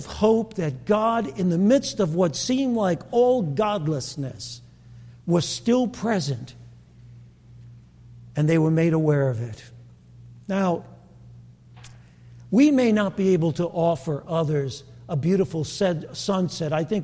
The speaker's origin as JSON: {"language": "English", "town": "Brooklyn", "region": "New York", "country": "United States", "tie": "born or raised there", "said": "I grew up in Williamsburg, Brooklyn, and many of my neighbors had those tattoos from the concentration camps."}